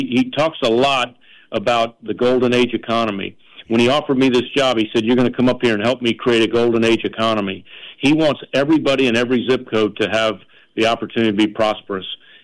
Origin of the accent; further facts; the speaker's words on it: Louisiana, United States; You know, an example I use a lot, I'm originally from Louisiana